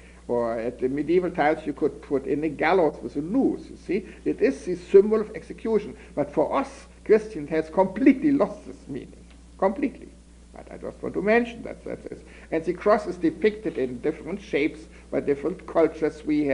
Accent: United States; I'm an American, I'm not doing it.

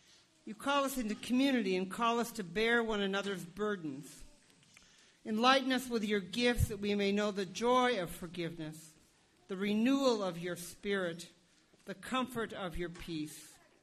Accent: Seattle, Washington, United States; When I was growing up in Seattle

